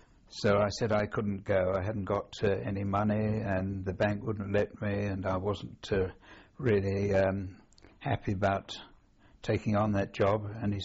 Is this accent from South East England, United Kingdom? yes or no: yes; Reading, South East England, United Kingdom; I was born in Reading in June 1914.